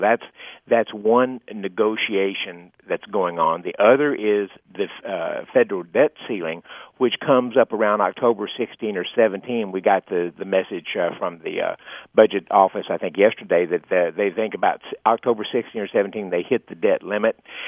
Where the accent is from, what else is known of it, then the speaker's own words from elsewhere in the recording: Texas, United States; I'm from Texas, so he's actually my senator.